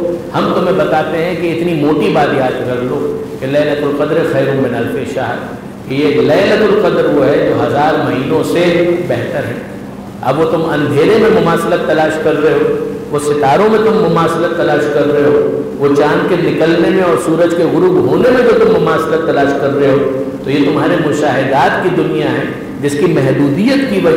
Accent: Karachi, Sindh, Pakistan; کراچی کا ایک پرانا محلہ ہے کہ جہاں پر عزاداری کا جلوس بھی ختم ہوتا ہے، کھارا در، اور کھارا در میں میرا بچپن گزرا.

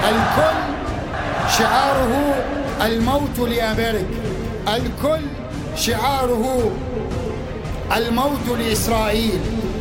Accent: Karbala, Karbala Governorate, Iraq; نحن من كربلاء

